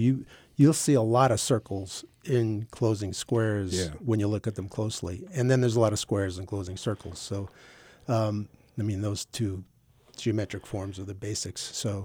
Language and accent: English; New Jersey, United States; I grew up in New Jersey.